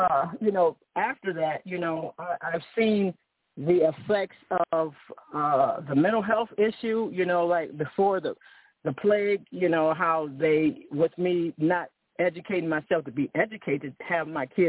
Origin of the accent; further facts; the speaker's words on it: Elyria, Ohio, United States; born there; And I'm looking to come to the Passover because I was born in Elyria, Ohio.